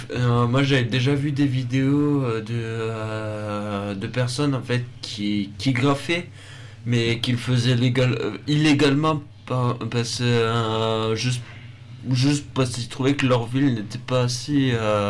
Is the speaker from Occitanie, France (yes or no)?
yes; Toulouse, Occitanie, France; born there; Toulouse, c'est ma ville natale.